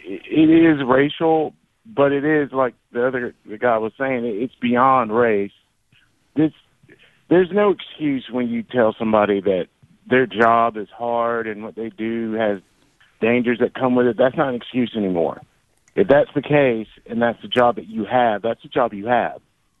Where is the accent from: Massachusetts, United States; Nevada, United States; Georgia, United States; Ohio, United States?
Georgia, United States; now in Florida, United States; I'm from Georgia. I'm a transplant here in Florida. I've only been here roughly 2 years. And these are the same things that have been going on for years where I'm from in Georgia.